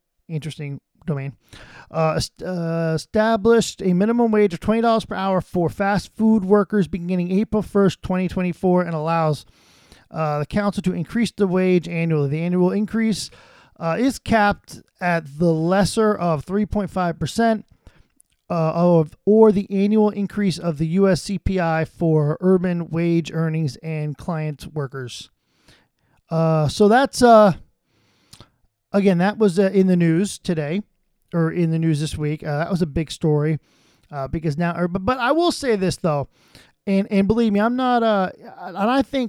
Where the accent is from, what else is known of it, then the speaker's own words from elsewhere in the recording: New Jersey, United States; I'm from New Jersey, and we all remember the hard times that they had with getting toll booth workers